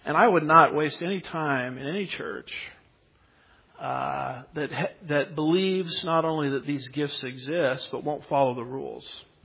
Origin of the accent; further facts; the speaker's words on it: California, United States; I grew up in the Orange County area where the Calvary Chapel movement, the Jesus movement, you know, started.